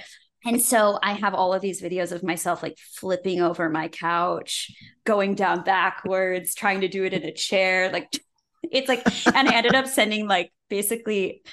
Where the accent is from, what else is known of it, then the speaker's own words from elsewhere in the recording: West Bloomfield, Michigan, United States; I grew up in West Bloomfield, Michigan.